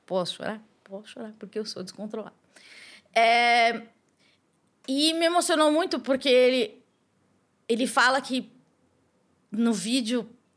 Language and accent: Portuguese; São Paulo, Brazil; Eu sou do Capão Redondo e eu estudei na escola pública a vida inteira.